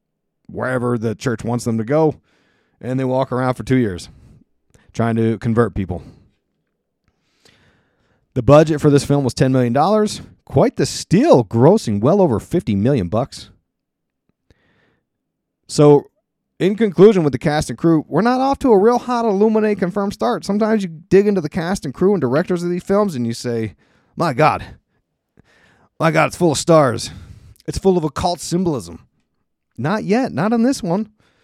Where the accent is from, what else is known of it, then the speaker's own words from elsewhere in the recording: East Coast, United States; Especially, you know, I grew up in the East Coast listening to Howard Stern.